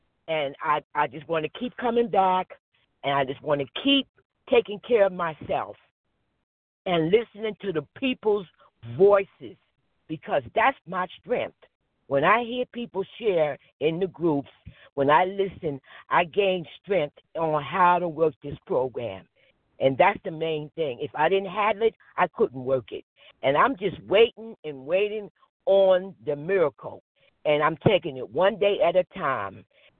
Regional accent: New Jersey, United States; Yeah, I'm from New Jersey. … I'm a recovery food addict.

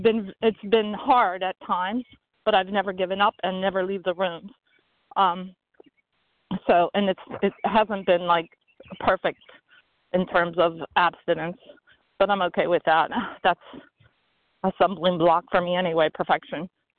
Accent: Pennsylvania, United States; from Pennsylvania, compulsive overeater.

